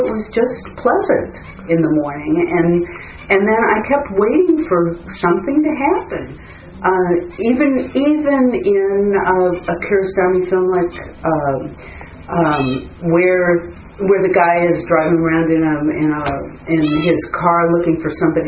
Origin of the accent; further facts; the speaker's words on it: United States; I just hated the pace, and in in some ways I think I'm so American.